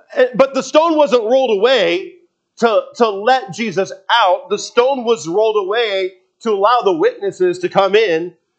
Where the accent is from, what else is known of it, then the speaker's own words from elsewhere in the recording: Seattle, Washington, United States; You know, I grew up in Seattle. We'll get some pretty good earthquakes there sometimes.